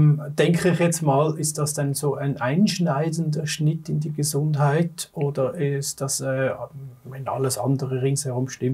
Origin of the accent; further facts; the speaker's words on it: Switzerland; Ich bin Schweizer, ich liebe meinen Käse.